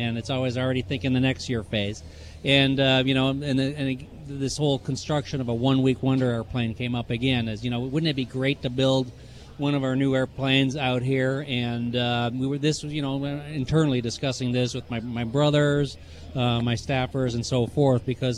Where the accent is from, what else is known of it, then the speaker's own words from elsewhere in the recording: Missouri, United States; we're from Missouri, the show me state.